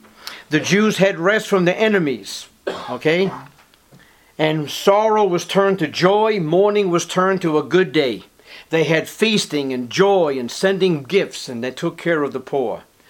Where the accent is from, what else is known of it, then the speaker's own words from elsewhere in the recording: Boston, Massachusetts, United States; And to this day, growing up in Boston, there was a very large Jewish community within the greater Boston area.